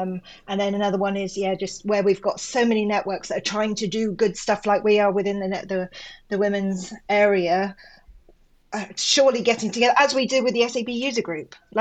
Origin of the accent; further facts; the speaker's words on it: Hitchin, East of England, United Kingdom; I don't live there anymore, in my hometown of Hitchin.